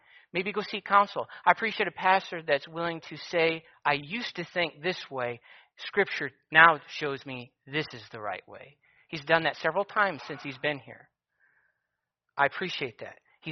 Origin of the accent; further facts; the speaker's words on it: Petoskey, Michigan, United States; now in Anchorage, United States; I was born in Petoskey, Michigan. It'll never change. I will always have been born in Petoskey, Michigan. Now that I live in Anchorage, Alaska, Palmer, wherever I'm at, it doesn't change the fact that I'm still from Petoskey, Michigan.